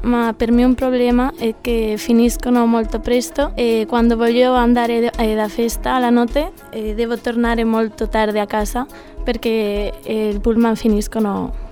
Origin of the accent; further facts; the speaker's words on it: Madrid, Community of Madrid, Spain; Italian is a second language; now in Cagliari, Italy; De Spagna, Madrid.